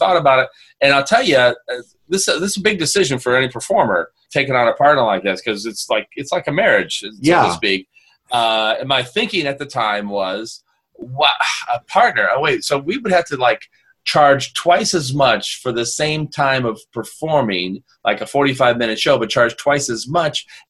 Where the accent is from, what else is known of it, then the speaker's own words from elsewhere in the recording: Ohio, United States; I grew up in Ohio, went to school in Cincinnati.